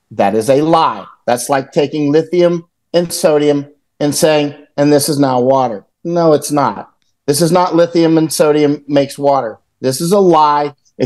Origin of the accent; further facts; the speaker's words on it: Winter Haven, Florida, United States; I grew up in Florida, and I remember going to church at the First Nazarene Church in Winter Haven, Florida